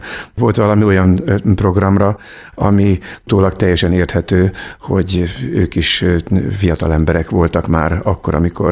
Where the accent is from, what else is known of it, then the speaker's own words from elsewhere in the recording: Kiskunhalas, Bács-Kiskun, Hungary; ez Kiskohalastól egy olyan, hát nem is tudom, 4-5 kilométerre lévő tanya, ma már nincs meg, hát ott nőttem föl. Számomra az, hogy tanyai gyerek voltam